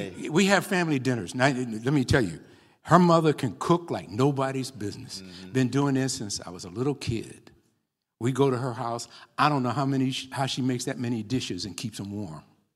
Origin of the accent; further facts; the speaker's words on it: Cleveland, Ohio, United States; I grew up privileged. What's that mean? I grew up in Glenville in Cleveland. Anybody know Glenville?